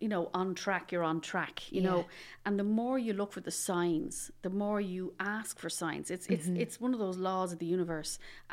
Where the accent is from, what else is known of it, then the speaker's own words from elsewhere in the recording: Dublin, Leinster, Ireland; I'm from Dublin originally.